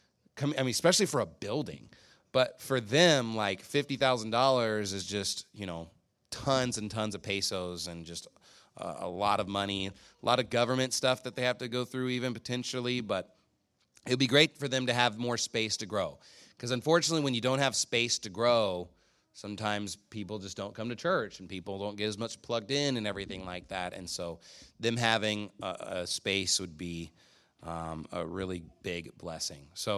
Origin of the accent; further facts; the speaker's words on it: Texas, United States; You know, me as a Texan, I want to just put my foot on the pedal and just go.